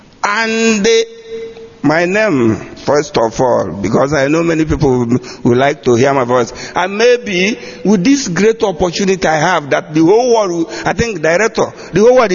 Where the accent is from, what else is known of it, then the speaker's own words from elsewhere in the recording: Upo, Anambra, Nigeria; I come from Upo in Dunukovia local government area, Anambra State, formerly in Nigeria in the zoo, but now in Biafra land.